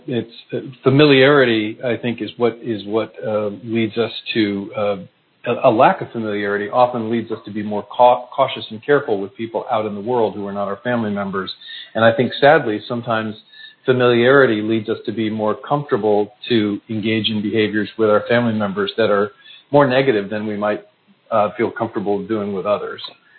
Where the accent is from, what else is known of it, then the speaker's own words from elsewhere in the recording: United States; it's clear that as an American, things were a little less friendly among the French with Americans than they had been before.